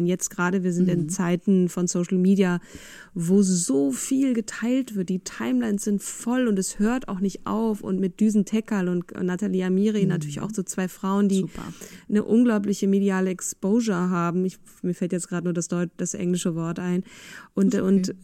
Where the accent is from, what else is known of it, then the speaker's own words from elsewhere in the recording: Germany; dass ich so wohlwollend als Piefke akzeptiert war in Wien.